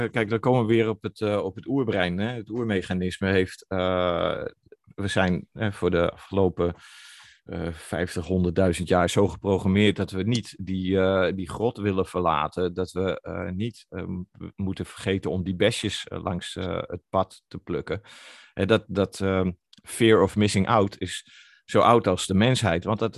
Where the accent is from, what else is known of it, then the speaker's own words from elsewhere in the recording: Netherlands; ik denk dat het een beetje de Calvinistische cultuur is. Daar hebben we het als Nederlanders niet zo